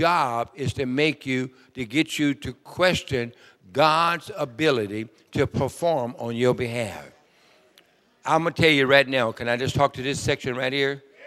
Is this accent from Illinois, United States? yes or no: no; Sacramento, California, United States; I'm from Sacramento, California.